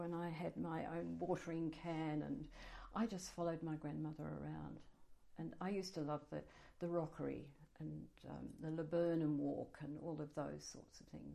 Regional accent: Hobart, Tasmania, Australia; also born or lived in Sydney; I was born in Hobart. I lived some of my early life in Sydney and then came back to Hobart, went to school, collegiate school, and I lived with my grandparents up at Ferntree.

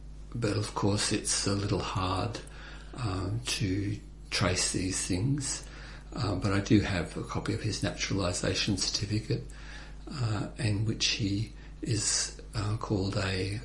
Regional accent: Maryborough, Queensland, Australia; born there; I was born in Maryborough, which I think is the Bajula country in Queensland, in 1952. My parents were born there, as were three of my four grandparents as well.

